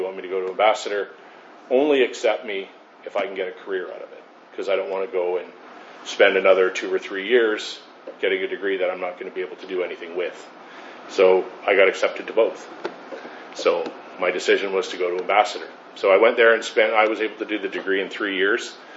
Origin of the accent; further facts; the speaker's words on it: Victoria, British Columbia, Canada; also born or lived in Ottawa, Canada; then I ended up moving to Ottawa in 99. My wife and I got married in 1999. She's from Victoria. I was from Victoria.